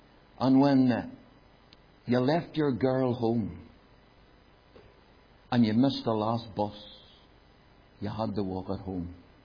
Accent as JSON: {"language": "English", "town": "Belfast", "region": "Northern Ireland", "country": "United Kingdom", "tie": "born or raised there"}